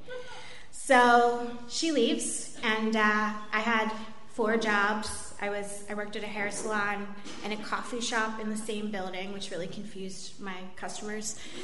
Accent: Baltimore, Maryland, United States; accent: Baltimore; now in Honduras; Because of the depth of my Baltimore accent. But I moved down there, and I had stuck all my stuff in two bags.

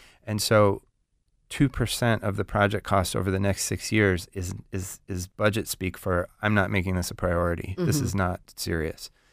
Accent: Seattle, Washington, United States; I grew up in the Seattle area, and Seattle has been growing bus ridership.

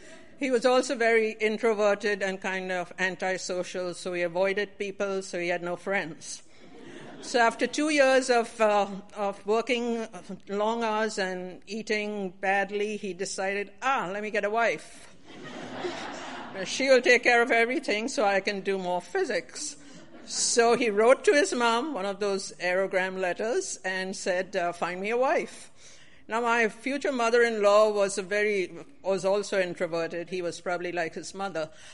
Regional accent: India; I grew up in India, the middle of three daughters

